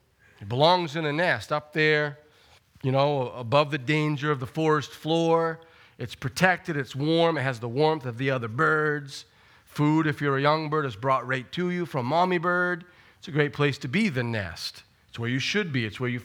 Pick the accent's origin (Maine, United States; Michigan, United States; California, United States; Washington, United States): Maine, United States; And, you know, growing up in Maine and working in the woods at times, working on a roof, you know what that's like.